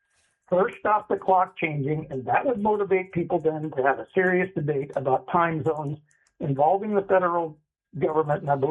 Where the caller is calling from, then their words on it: Eagle River, Alaska, United States; I'm calling from Eagle River, and I'm speaking for myself.